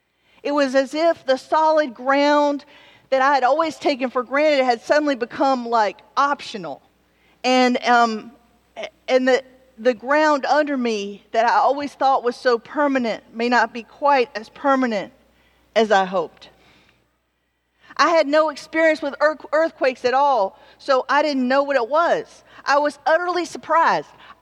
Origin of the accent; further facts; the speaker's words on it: Georgia, United States; You all may know that I'm originally from Georgia, so I know about tornadoes and stuff